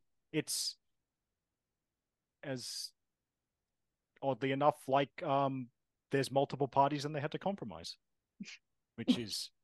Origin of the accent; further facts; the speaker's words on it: Australia; to explain that I am Australian